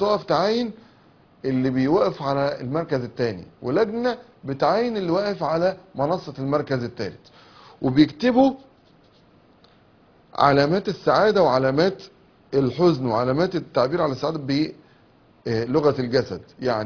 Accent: Egypt; احنا عندنا في مصر

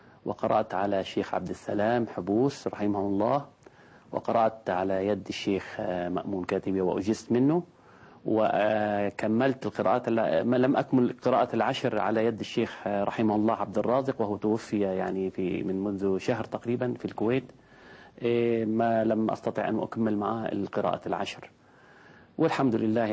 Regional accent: Beirut, Beirut Governorate, Lebanon; born there; نحن من مواليد بيروت، إنما الجد من مواليد طرابلس. عندما نزل إلى بيروت سألوا أنت من أين؟ قال لهم أنا من طرابلس، وكتبوا … على الهوية،

